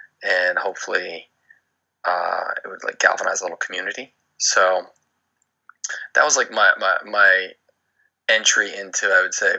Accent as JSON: {"language": "English", "region": "New Jersey", "country": "United States", "tie": "born or raised there", "said": "I grew up in New Jersey, so it was a little abstract. I wasn't in the Hollywood area."}